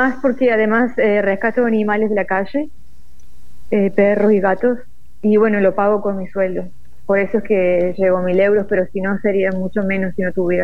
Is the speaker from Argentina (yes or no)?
yes; Córdoba, Argentina; accent: Cordoban; Sí, pero sí soy de Córdoba.